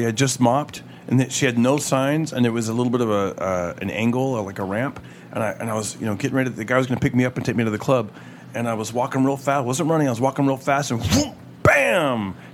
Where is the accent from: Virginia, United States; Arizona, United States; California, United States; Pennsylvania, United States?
California, United States; Fresno; I grew up in Fresno, and I started writing stuff down like in high school